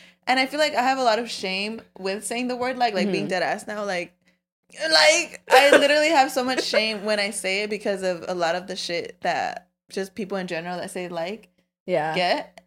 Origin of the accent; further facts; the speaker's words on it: Mexicali, Baja California, Mexico; Even cousins of mine from Mexicali, because I'm from Mexicali, they'll be like, we want to watch your videos